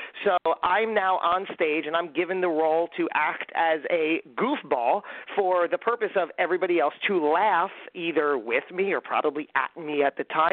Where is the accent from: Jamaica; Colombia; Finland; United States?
United States; New Jersey; moved away as an adult; also born or lived in New York City; I went on to I auditioned for Montclair State Acting Program here in my home state of New Jersey, got that, and then moved a hop, skip, and a jump to New York City.